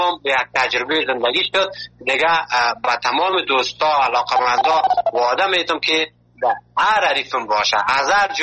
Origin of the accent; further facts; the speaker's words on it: Afghanistan; moved away; ما که اول که از افغانستان آمدیم